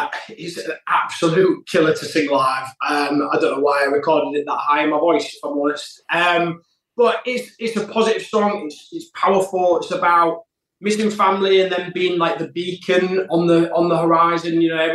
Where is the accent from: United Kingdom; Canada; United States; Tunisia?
United Kingdom; Yorkshire and the Humber; I live up in Yorkshire, like my hometown, and then I have a place in London.